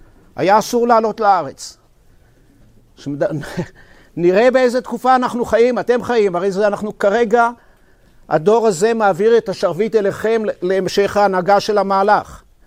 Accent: Kiryat Ata, Haifa District, Israel; born there; אני נולדתי במקום שנקרא כפר עטה, היום זה קריית עטה.

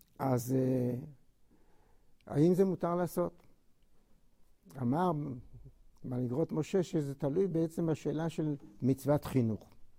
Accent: Tel Aviv, Tel Aviv District, Israel; אני גדלתי בתל אביב, בסביבה חילונית לחלוטין.

